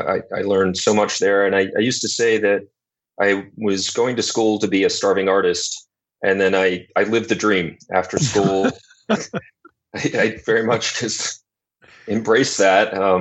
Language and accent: English; Greenwood Lake, New York, United States; So I grew up in a small town called Greenwood Lake in upstate New York, about an hour north of the city.